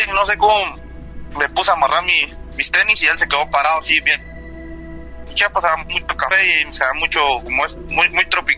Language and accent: Spanish; Chiapas, Mexico; now in United States; Bueno, pues ya llevo como 11 años aquí en los Estados Unidos. Yo soy del estado de Chiapas. Y hace como, más o menos, cuando yo tenía como 13 años